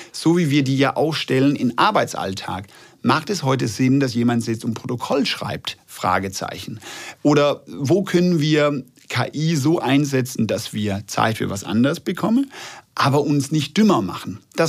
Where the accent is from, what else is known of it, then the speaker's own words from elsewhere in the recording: Denmark; now in Germany; In Dänemark, wo ich herkomme, ist es gang und gäbe.